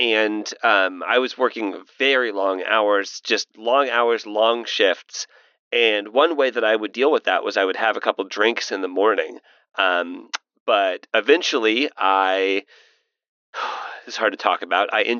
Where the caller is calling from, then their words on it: Chicago, Illinois, United States; from Ukrainian Village.